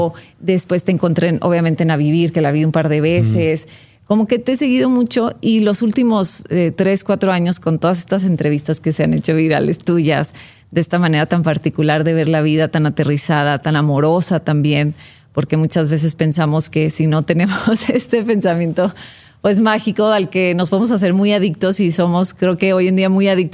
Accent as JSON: {"language": "Spanish", "region": "Sonora", "country": "Mexico", "moved": "as an adult", "lives_now": "Mexico City, Mexico", "said": "Yo llegué a la Ciudad de México cuando tenía 20 años."}